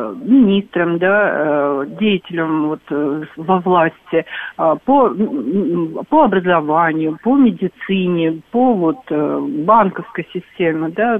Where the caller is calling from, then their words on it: Moscow Oblast, Russia; я из Подмосковья.